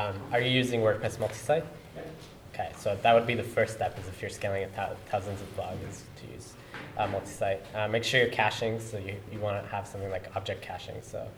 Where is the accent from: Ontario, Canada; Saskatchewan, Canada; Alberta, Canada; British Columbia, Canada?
British Columbia, Canada; Vancouver; I'm from Vancouver.